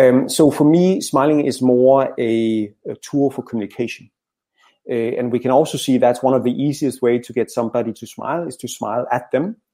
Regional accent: Denmark; first language Danish; English is a second language; my facial expressions are very different if I speak my second language English compared to my first language. So when I speak English, I look very grumpy. I need to concentrate more when I speak English compared to Danish

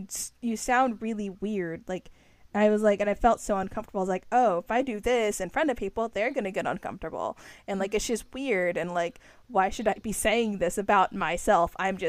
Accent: Texas, United States; I'm a band nerd, I'm from Texas, like, I felt a bunch of pride in my little Texas heart

